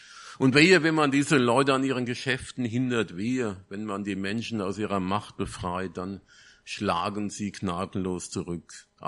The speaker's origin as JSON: {"language": "German", "town": "Groß-Zimmern", "region": "Hesse", "country": "Germany", "said": "Ich komme aus Großzimmern."}